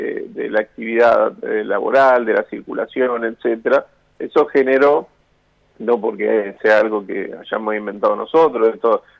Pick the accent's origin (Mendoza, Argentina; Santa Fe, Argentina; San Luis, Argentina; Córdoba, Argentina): Santa Fe, Argentina; Rosario; Vos sabés que yo soy de Rosario, de acá.